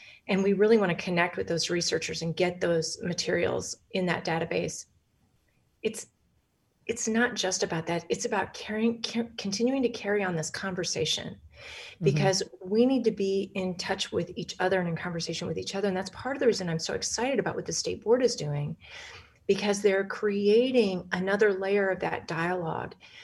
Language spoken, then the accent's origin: English; Wyoming, United States; And the same is true in my home state of Wyoming